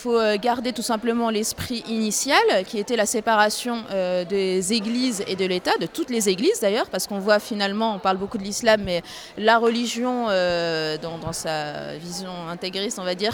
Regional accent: Morocco; Moi par exemple, je suis marocaine

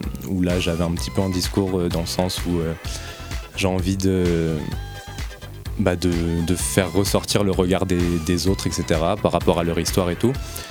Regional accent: Locminé, Brittany, France; now in Rennes, France; je viens de Locminé, donc dans la campagne morbihanaise, et du coup c'est pas là-bas que ça va bouger. Donc j'avais envie d'aller dans une plus grosse ville déjà, mais de rester près de chez moi, parce que c'est là que je connais vraiment les endroits ou les lieux qui me correspondent. Du coup voilà, je me suis installé sur Rennes

